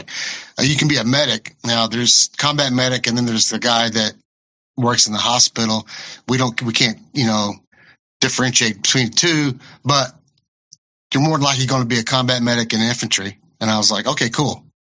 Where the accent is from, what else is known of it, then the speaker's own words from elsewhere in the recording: Waco, Texas, United States; also born or lived in LaGrange; So I was born in Texas City, Texas in 1969.